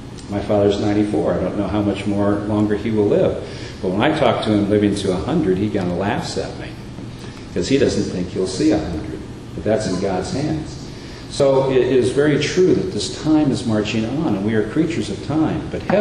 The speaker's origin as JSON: {"language": "English", "region": "Colorado", "country": "United States", "tie": "born or raised there", "said": "I grew up in Colorado, so I know what the mountain ranges look like."}